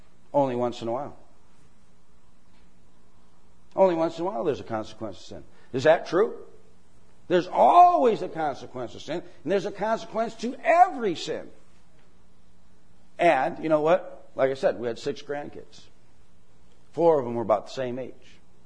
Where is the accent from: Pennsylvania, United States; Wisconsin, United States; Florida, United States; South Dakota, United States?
Wisconsin, United States; Delafield; When I grew up in Delafield, and we had Yunker's Tavern in town.